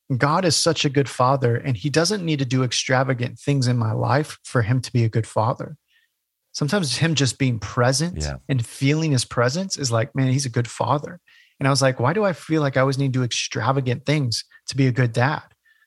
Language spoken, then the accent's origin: English; California, United States; I grew up in California, the Bay Area.